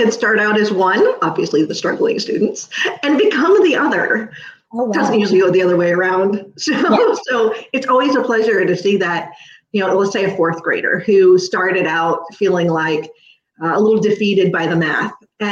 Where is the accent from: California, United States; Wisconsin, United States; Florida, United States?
Florida, United States; Fort Myers; I grew up in Fort Myers, and so we had a lot of big cities kind of close to us